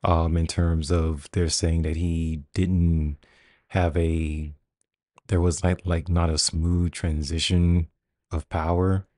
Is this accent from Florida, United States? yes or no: yes; Florida, United States; And because I live in Florida, I mean, this is my home state.